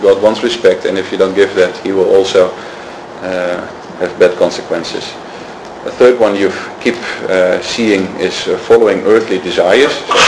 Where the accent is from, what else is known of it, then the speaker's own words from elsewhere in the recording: Netherlands; If I was, you know, we're from Holland, we would say we go to America and we're gonna go and conquer America.